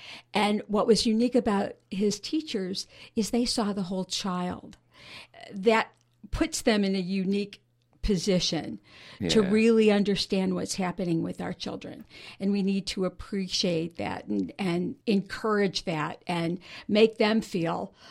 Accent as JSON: {"language": "English", "town": "Chicago", "region": "Illinois", "country": "United States", "tie": "born or raised there", "lives_now": "North Carolina, United States", "said": "Well, I grew up in Chicago, graduated from college, and worked as a computer programmer. So we moved quite a bit, lived in New York and then California and then Texas, and came to North Carolina when my son was in third grade."}